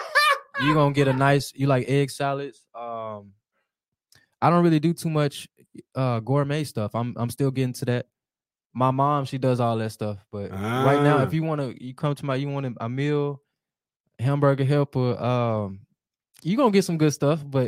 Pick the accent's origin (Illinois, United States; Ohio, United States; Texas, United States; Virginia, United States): Texas, United States; Dallas; I know I'm born and raised in Dallas, but I done lived in Mesquite, Pleasant Grove, South Dallas. Oak Cliff, all over. I started off in South Dallas, though.